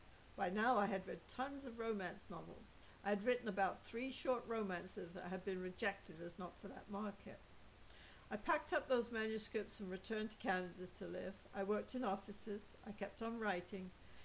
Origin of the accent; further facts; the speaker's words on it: England, United Kingdom; born there; I was born in England at the end of World War II.